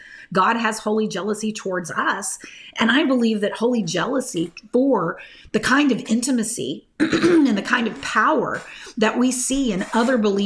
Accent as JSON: {"language": "English", "region": "Bible Belt", "country": "United States", "tie": "born or raised there", "said": "I grew up in the Bible Belt, and I had a lot of judgment about faith healers and all these things."}